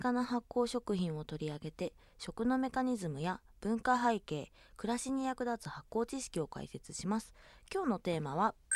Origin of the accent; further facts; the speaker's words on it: Yamanashi, Japan; 山梨から来たんですよって、うん、出身が山梨なんですよって話したら